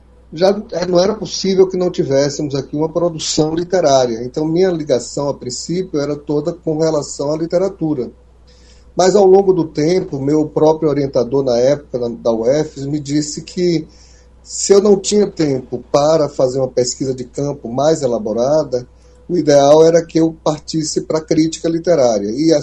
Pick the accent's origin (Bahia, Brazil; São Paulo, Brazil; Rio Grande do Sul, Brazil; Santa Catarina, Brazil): Bahia, Brazil; Jacobina; eu sou natural de Jacobina, meus pais não são daqui, minha mãe é natural do Mundo Novo, meu pai do Lapão.